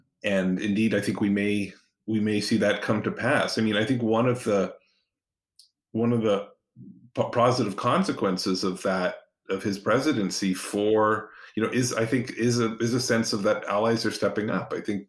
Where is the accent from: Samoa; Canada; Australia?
Canada; moved away as an adult; now in United States; I am an immigrant. I grew up in Canada. I moved here when I was in my 20s.